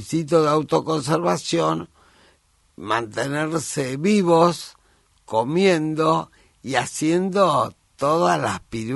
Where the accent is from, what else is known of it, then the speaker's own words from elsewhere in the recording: Argentina; el nivel cultural del panameño no es como el argentino. Entonces, ¿qué pasa? Tenemos un buen nivel intelectual en todos los estratos sociales.